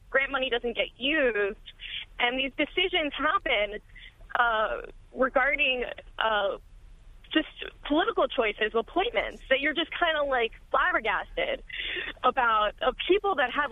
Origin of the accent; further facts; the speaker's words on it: New Jersey, United States; And I know I'm from New Jersey politics.